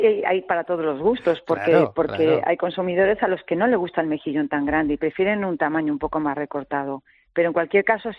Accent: Galicia, Spain; como buenos gallegos

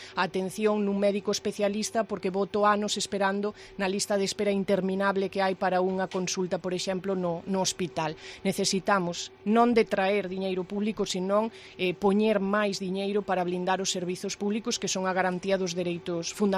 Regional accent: Ribeira de Piquín, Galicia, Spain; que son da Ribeira de Piquín

